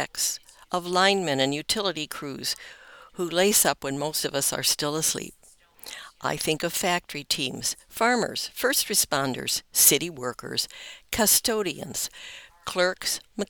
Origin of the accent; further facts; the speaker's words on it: Brookings, South Dakota, United States; I grew up in Brookings, South Dakota, watching my mom, Lily, put in a 40-year career at 3M.